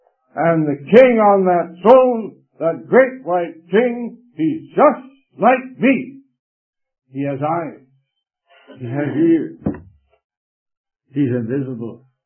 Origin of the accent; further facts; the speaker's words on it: England, United Kingdom; at that time, being an Englishman, I was interested in the monarchy in England.